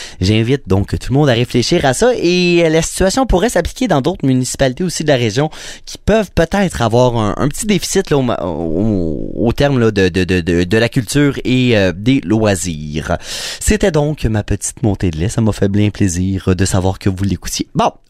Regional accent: Quebec, Canada; la culture et les loisirs chez nous, au Québec, au Canada, dans la région, localement.

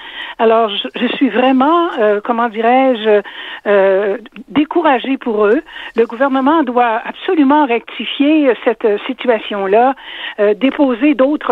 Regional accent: Quebec City, Quebec, Canada; moi je suis de Québec, écoutez, je couvre quand même assez grand

